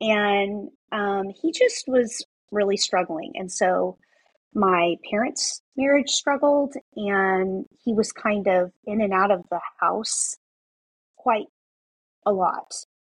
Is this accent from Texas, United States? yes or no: yes; Texas, United States; I grew up in Texas. So I grew up, both of my parents, native Texan